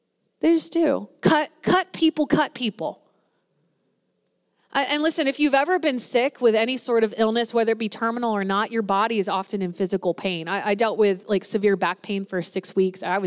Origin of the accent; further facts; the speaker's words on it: Spring Grove, United States; I'm from Spring Grove. It's really funny, like all our common connections. Like you graduated with so-and-so and it's just a small town, right?